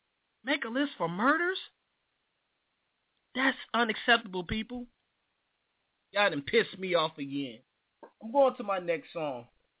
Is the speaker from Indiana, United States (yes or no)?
yes; Indianapolis, Indiana, United States; Indianapolis, my hometown, 101, send me your list.